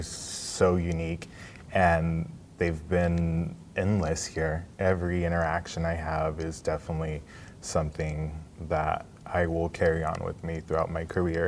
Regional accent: Fresno, California, United States; I am currently 24. I'm from Fresno, California

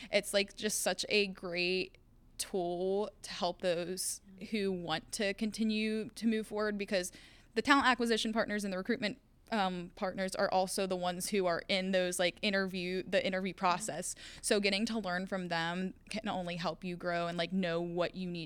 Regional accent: Pittsburgh, Pennsylvania, United States; Obviously, coming down to Florida, I'm from Pittsburgh, Pennsylvania, so me coming here was definitely a big step.

